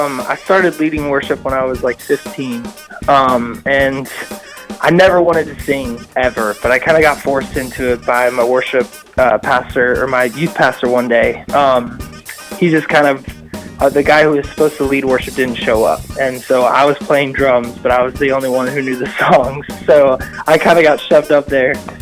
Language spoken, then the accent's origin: English; California, United States; Mainly because growing up in California, Hits Deep, kind of like that was like one of the only Christian tours that came out west all the time.